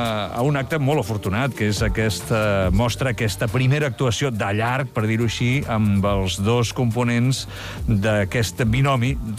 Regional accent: Catalonia, Spain; Soc d'un poble de Lleida

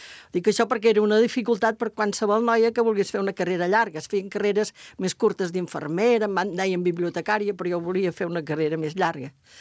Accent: Vilafranca del Penedès, Catalonia, Spain; perquè ja vaig començar de petita aquí a Vilafranca, abans de marxar a Barcelona a estudiar

